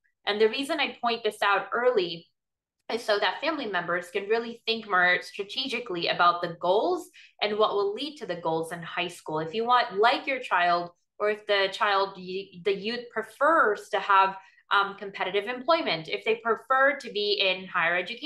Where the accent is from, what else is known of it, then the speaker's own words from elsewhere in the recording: Atlanta, Georgia, United States; I graduated from Emory University in Atlanta. I'm originally from Atlanta, did my master's in London in secondary education.